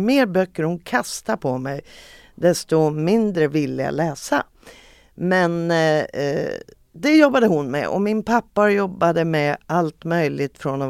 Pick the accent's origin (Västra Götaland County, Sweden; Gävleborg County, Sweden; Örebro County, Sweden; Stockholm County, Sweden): Örebro County, Sweden; Örebro; born there; Ja, jag är född i Örebro. I Närke.